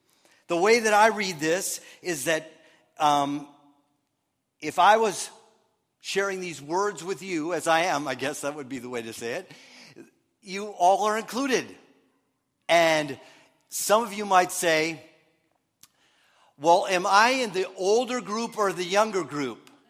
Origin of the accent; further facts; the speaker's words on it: Minnesota, United States; You know this, that I grew up in Minnesota and all that.